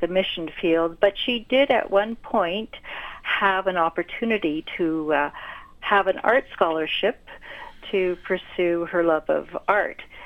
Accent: Central African Republic; I was born and raised in the Central African Republic.

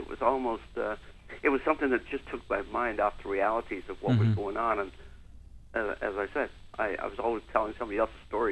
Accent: Wales, United Kingdom; born there; And I was born in Wales, and Wales is a land of myth, magic, legend.

